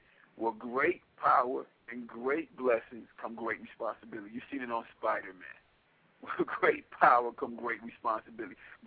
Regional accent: Bronx, New York, United States; you know, I'm from the Bronx. I got my ass whooped by every nationality

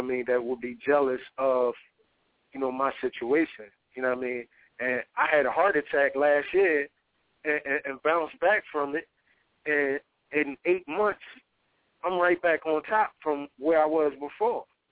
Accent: Philadelphia, Pennsylvania, United States; I go, when I say I'm from Philly, we get respect.

